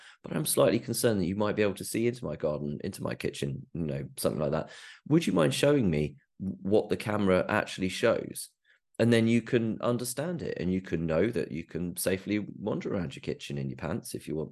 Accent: United Kingdom; being British, I can't see that many of us doing that and going around to our neighbours and asking.

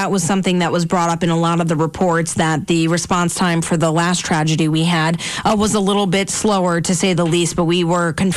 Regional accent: Fairfield, United States; I grew up in Fairfield. My family still lives there. My parents still Fairfield residents.

